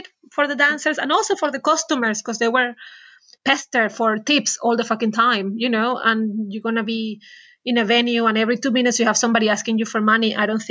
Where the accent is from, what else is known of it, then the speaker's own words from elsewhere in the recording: Venezuela; Well, I'm originally from Venezuela. So our culture is already quite colorful and flamboyant.